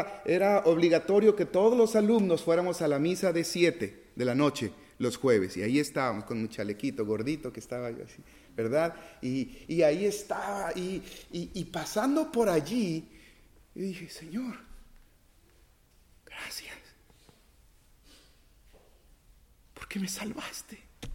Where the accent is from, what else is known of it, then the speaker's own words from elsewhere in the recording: Cárdenas, Tabasco, Mexico; me acuerdo la plaza de medio allá en mi pueblo, en Cárdenas, Tabasco, el parque